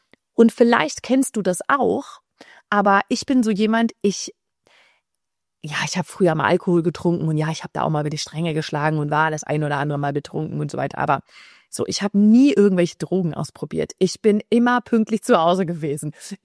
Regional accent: Germany; now in abroad; Ich wohne in Spanien.

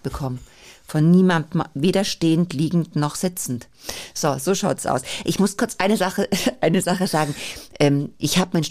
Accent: Neuried, Germany; Bei uns zu Hause in Neuried.

